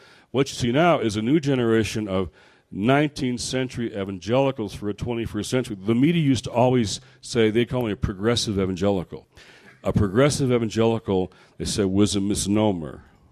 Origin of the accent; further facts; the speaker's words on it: Detroit, Michigan, United States; I was asking questions about, in Detroit, my hometown, why did we live the way we did in white Detroit?